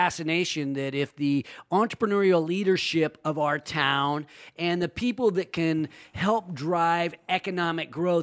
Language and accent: English; Roseville, California, United States; So I grew up in Roseville, which we always considered a railroad town.